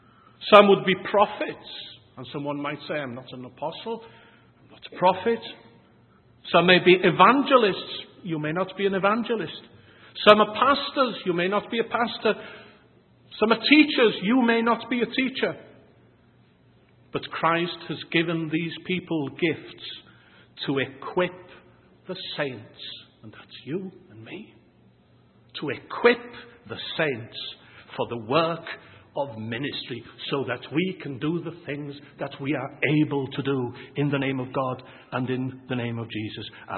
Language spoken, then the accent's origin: English; Wales, United Kingdom; I am Welsh. I can go on for a long time.